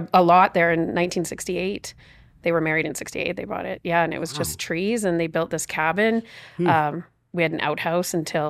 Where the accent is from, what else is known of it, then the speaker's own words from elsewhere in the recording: Calgary, Alberta, Canada; I'm still questioning how I get to do that too. Yes, I grew up in C